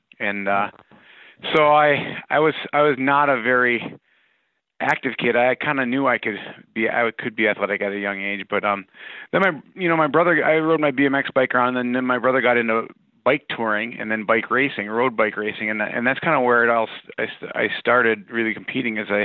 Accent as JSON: {"language": "English", "region": "Minnesota", "country": "United States", "tie": "born or raised there", "said": "I was the second oldest kid of five kids. I grew up on the Iron Range of Minnesota."}